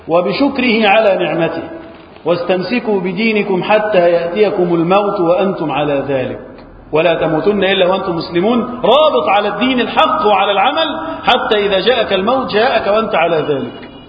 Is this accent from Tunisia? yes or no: no; Egypt; وأن يحفظ بلدنا مصر من الفتن وسائر بلاد المسلمين